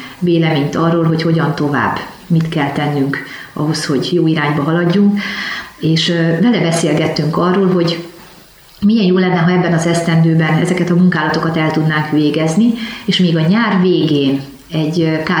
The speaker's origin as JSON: {"language": "Hungarian", "town": "Debrecen", "region": "Hajdú-Bihar", "country": "Hungary", "said": "Én debreceniként sokszor jártam abban a gyülekezetben"}